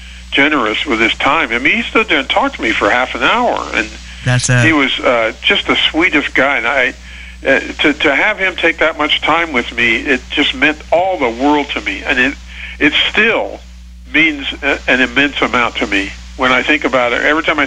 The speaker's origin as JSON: {"language": "English", "town": "Decatur", "region": "Illinois", "country": "United States", "tie": "born or raised there", "said": "I had a great teacher back in my hometown of Decatur, Illinois."}